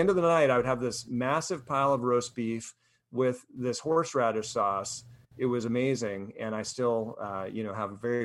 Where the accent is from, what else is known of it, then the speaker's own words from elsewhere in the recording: Golden, Colorado, United States; I grew up in Golden, Colorado, and the dinner theater was in across Denver, right?